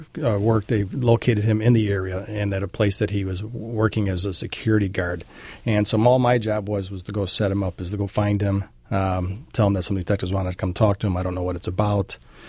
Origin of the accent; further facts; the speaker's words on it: Illinois, United States; So I'm from Illinois also